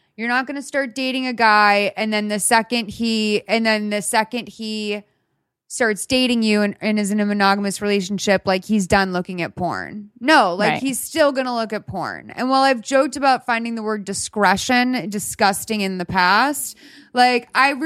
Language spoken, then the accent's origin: English; Boston, Massachusetts, United States; I'm from Boston. It's a huge colloquial saying where I'm from. I know it's not unique to Boston by any means, but it's kind of like, it's just a word you grew up saying